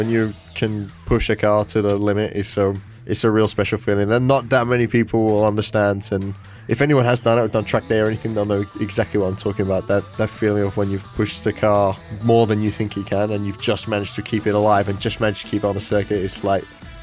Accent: Malaysia; I was born and raised in Malaysia.

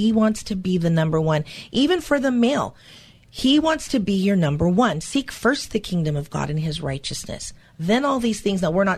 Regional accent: Hollywood, California, United States; born there; That came out of, again, I was born in Hollywood.

